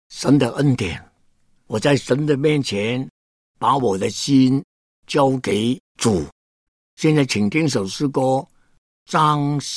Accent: China; 叫我不要忘记我是一个中国人，要爱我的同胞

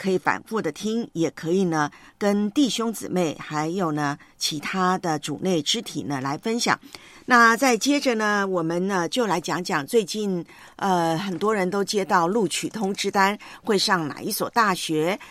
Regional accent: Taiwan; now in Hong Kong; 我的老家呢，台湾呢，我们都常常很亲密的称呼他呢叫

